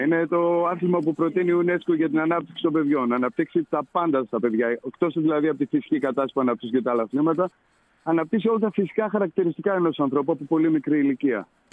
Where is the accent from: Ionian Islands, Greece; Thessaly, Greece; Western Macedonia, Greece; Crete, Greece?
Western Macedonia, Greece; Kozani; Κοιτάξτε, εγώ επειδή είμαι από την Κοζάνη.